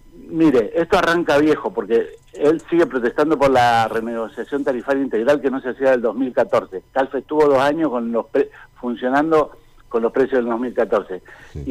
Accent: Neuquén, Argentina; Yo soy nací en Neuquén, no vengo de Tralcol y de Winky.

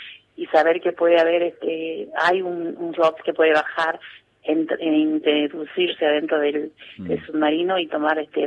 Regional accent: Tucumán, Argentina; Yo soy de Tucumán, he estado en Mar del Plata un año y dos meses

